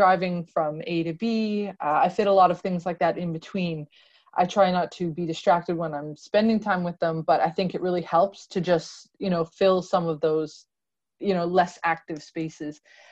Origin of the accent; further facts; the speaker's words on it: Canada; now in Denmark; I am personally a Canadian mom of four little kids who are five and younger. My youngest are 13-month-old twins. I'm also an expat, so I'm living in the Danish countryside with my family.